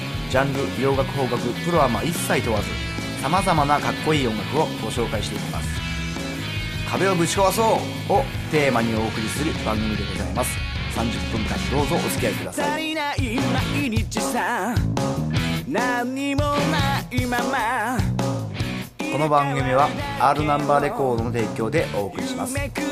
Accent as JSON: {"language": "Japanese", "region": "Ibaraki", "country": "Japan", "tie": "born or raised there", "said": "俺の地元は茨城県"}